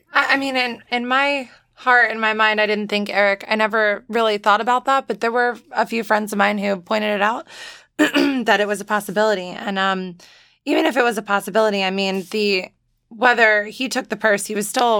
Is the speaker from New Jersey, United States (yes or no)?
yes; New Jersey, United States; I grew up in New Jersey. My parents relocated to Charleston for retirement like 2.5 years ago.